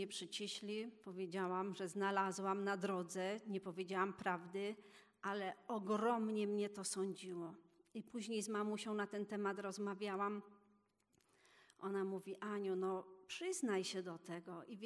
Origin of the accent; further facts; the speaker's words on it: Wisła, Silesian Voivodeship, Poland; Tak jak Radek, pochodzę z Wisły i tak jak Ewa, z domu, w którym od zawsze prowadzono mnie do zboru.